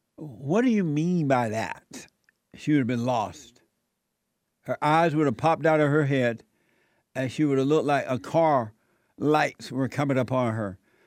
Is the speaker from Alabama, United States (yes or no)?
yes; Alabama, United States; I grew up in Alabama, as you know, under the Jim Crow law, as you know.